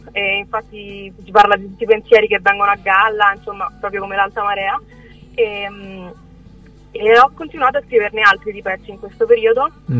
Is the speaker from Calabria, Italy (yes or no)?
no; Rome, Lazio, Italy; Ho 19 anni, vengo da Roma e ho iniziato a cantare da quando sono piccola.